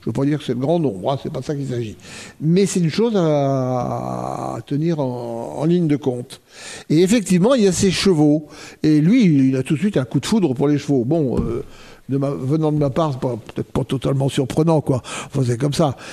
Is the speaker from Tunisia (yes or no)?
no; Hauts-de-France, France; moi je suis pas d'ici, hein, je suis du Nord.